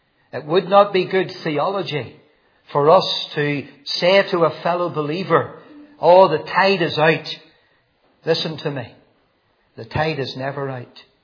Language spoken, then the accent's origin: English; Northern Ireland, United Kingdom; And she said, where are you from? And I says, we're from Northern Ireland.